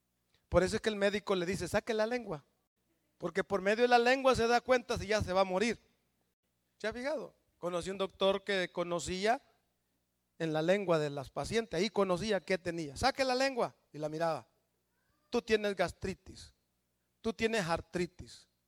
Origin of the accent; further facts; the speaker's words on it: El Salvador; En tiempo de la guerrilla murieron muchos en el año 87, 88 allá en mi país, El Salvador.